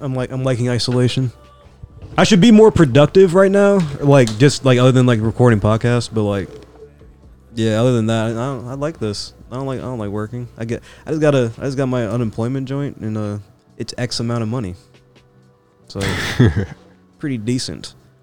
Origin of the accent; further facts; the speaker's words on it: United Kingdom; It's because it's funny and because we're British and because we understand jokes in that country.